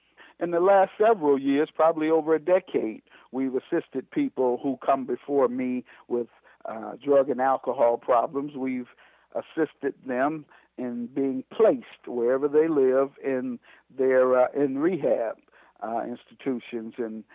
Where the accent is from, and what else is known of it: Detroit, Michigan, United States; born or raised there